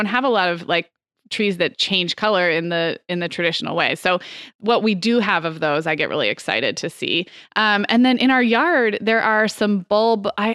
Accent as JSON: {"language": "English", "region": "California", "country": "United States", "tie": "born or raised there", "lives_now": "Arizona, United States", "said": "I mean, growing up in California, living in Arizona, I've never lived somewhere really where I had that like metaphorical, like let's air out the mattresses"}